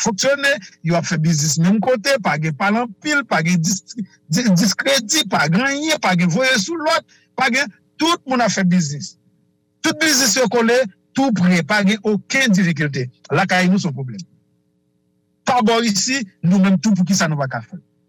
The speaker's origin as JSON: {"language": "French", "country": "Haiti", "said": "Nous, même tout en tant qu'Haïtien, nous disons, on nous fait un bagage de Haïtien."}